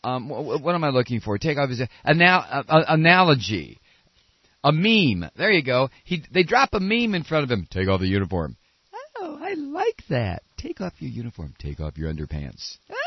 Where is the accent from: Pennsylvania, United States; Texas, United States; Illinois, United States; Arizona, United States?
Texas, United States; Why am I talking like this? I'm not French. You're French. I'm a dumbass from Texas.